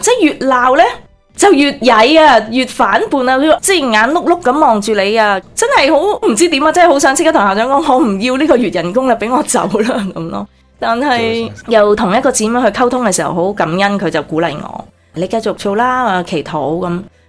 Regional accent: Hong Kong; moved away as an adult; now in Vancouver, Canada; 我是来自香港的，我移民了过来温哥华11年。香港的时候已经认识耶稣了，91年读紧书的时候，很感谢神。自己本身是佛教家庭的，还有拜祖先

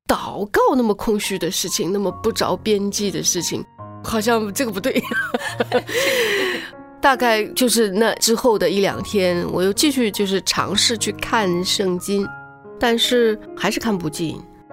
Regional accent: Shanghai, China; now in Vancouver, Canada; 是，我是上海来的。

